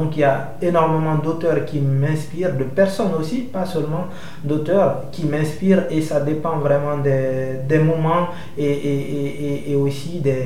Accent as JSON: {"language": "French", "country": "Guinea", "tie": "born or raised there", "moved": "yes", "lives_now": "Italy", "said": "j'ai fait un parcours de migration très, très, très douloureux de Guinée, mon pays natal, jusqu'en Italie."}